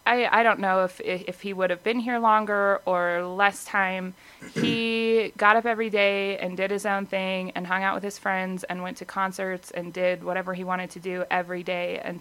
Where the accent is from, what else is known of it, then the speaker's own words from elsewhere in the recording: Rifle, Colorado, United States; We lived in Rifle.